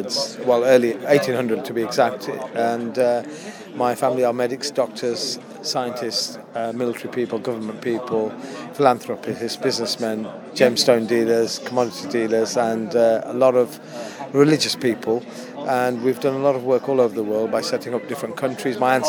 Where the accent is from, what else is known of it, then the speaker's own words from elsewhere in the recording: Manchester, North West England, United Kingdom; now in Birmingham, United Kingdom; live locally in Borstal Heath, not far from the Cannonhill Park and Cricket Ground, and I've been here for 44 years. I'm originally from Manchester, but all my mother's side of the family's here.